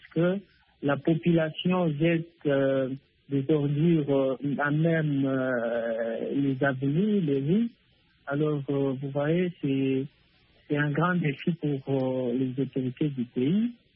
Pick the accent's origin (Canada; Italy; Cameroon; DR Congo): DR Congo; ici chez nous en RDC